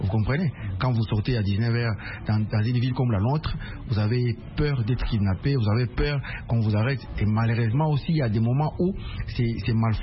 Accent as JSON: {"language": "French", "country": "DR Congo", "said": "Chez nous, en RDC, la prostitution n'est pas légalisée, elle n'est pas permise."}